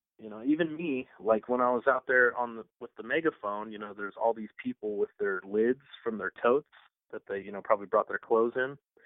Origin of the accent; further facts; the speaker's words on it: California, United States; everybody that I came with from California left the next day to come back home. And I was supposed to come back home